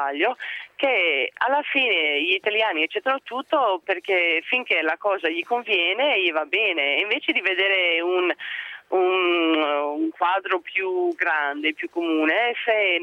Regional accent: United States; Italian is a second language; now in Padua, Italy; Intanto sono un po' emozionata perché non sono italiana, sono americana, quindi insomma.

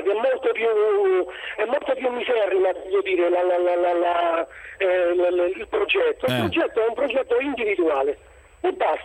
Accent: Rome, Lazio, Italy; io sono di Roma

